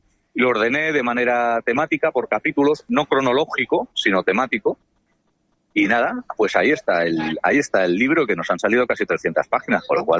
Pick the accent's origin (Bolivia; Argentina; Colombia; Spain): Spain; Benidorm, Valencian Community; allí en tu tierra, mi tierra, que es ese lugar de acogido magnífico que es la ciudad de Benidorm.